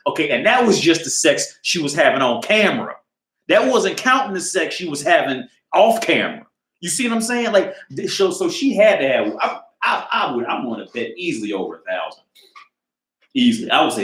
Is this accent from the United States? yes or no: yes; United States; now in Prague, Czech Republic; because I grew up in America, and America things are very much more spread out. Where here, everything's, you know, in Prague, it's all condensed, man.